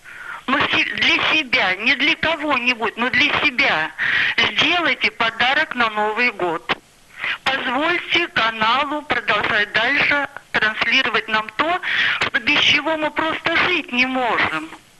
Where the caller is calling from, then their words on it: Saint Petersburg, Russia; Я звоню из Санкт-Петербурга